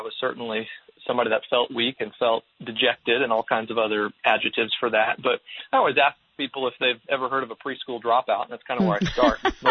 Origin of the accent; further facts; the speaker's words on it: Missouri, United States; to this youth group that was just about 15 minutes away in Illinois, across the river, and because I was raised in Missouri.